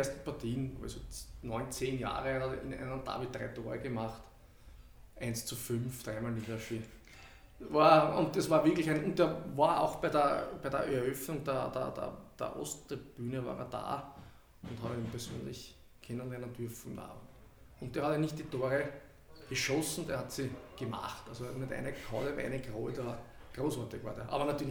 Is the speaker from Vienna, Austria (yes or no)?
yes; Vienna, Austria; Ja, das ist für mich als Urwiener, glaube ich, relativ einfach.